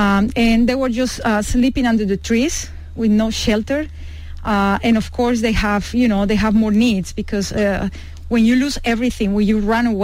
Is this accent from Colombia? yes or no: yes; Colombia; You know, I'm from Colombia.